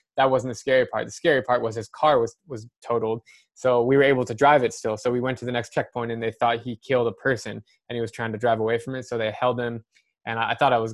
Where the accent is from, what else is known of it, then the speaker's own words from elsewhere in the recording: Scottsdale, Arizona, United States; I'm from Scottsdale, Arizona, and I used to be a 2 handicap in high school.